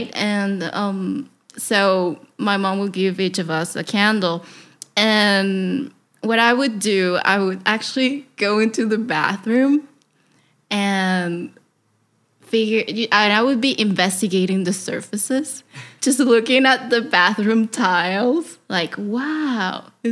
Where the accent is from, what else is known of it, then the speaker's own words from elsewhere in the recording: Caracas, Capital District, Venezuela; growing up in Caracas, the best thing about it was, you know, just so many cultures together in the same building that I used to live.